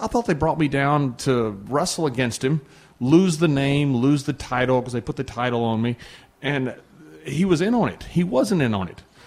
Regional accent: Texas, United States; I can't add. I'm from Texas.

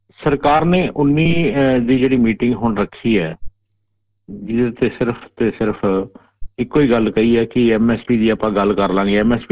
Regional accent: Punjab, India; ਅਸੀਂ ਪੰਜਾਬੀ ਹਾਂ

